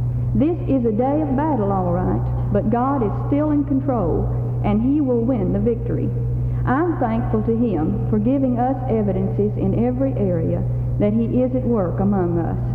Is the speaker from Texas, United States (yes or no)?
yes; Dallas, Texas, United States; from Dallas, Texas.